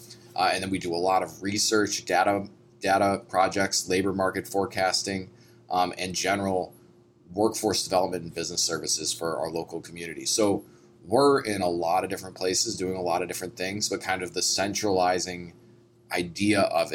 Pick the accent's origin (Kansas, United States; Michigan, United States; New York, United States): Michigan, United States; Detroit; moved away as an adult; now in Carmel, United States; I mean, I grew up in Detroit, but I've lived in Carmel for, I don't know, 11 years now.